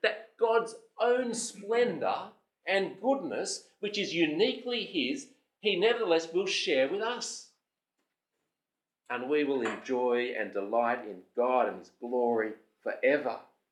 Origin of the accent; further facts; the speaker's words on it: Sydney, New South Wales, Australia; and we grew up in Sydney and we thought it was good at the time.